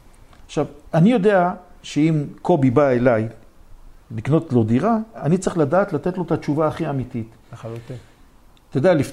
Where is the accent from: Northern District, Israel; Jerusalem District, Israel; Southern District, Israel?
Jerusalem District, Israel; Jerusalem; עכשיו, אני ירושלמי